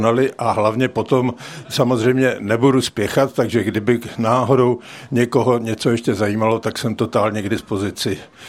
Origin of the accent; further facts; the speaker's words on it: Boskovice, South Moravian Region, Czechia; přijít pozdě v Boskovicích, to je pro mě dvojnásobná hanba, protože odsud pocházím.